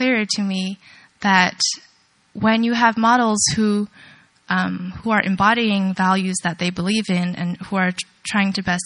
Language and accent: English; California, United States; I now think about myself in school and growing up in Wanfu Cheng.